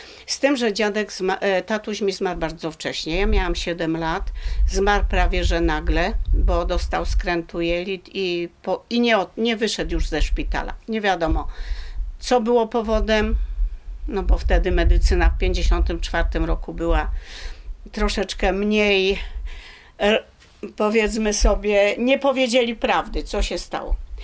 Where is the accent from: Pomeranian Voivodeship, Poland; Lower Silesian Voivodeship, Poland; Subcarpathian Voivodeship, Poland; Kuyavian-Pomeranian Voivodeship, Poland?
Lower Silesian Voivodeship, Poland; Świdnica; born there; Mieszkali tam ja się urodziłam w Świdnicy po roku czasu